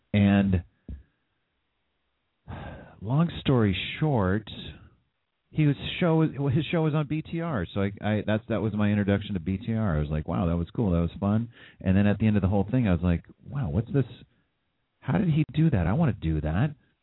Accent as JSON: {"language": "English", "town": "San Jose", "region": "California", "country": "United States", "tie": "born or raised there", "said": "there's some shit that's been going down in my hometown of San Jose"}